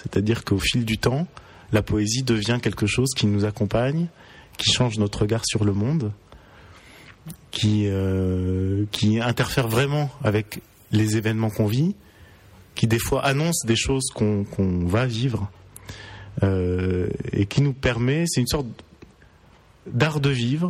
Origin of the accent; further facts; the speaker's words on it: Paris, Île-de-France, France; Je suis né en 1975. Je suis parisien.